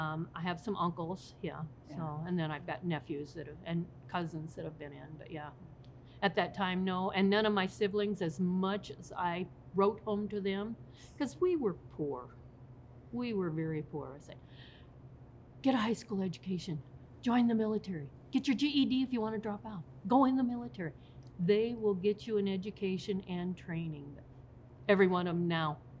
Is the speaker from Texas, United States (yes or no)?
no; Iowa, United States; moved away as an adult; also born or lived in Sibley, United States; I grew up in Iowa, let's say that. I was born in Sibley, lived around Lamar's, lived around Sioux City, lived around Council Bluffs, graduated from Red Oak High School in Red Oak, Iowa.